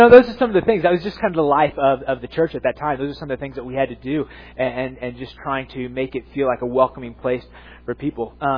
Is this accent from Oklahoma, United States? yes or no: yes; Oklahoma City, Oklahoma, United States; born there; When I was growing up, I was born actually in Oklahoma City. So I've grown up a Oklahoma Sooners football fan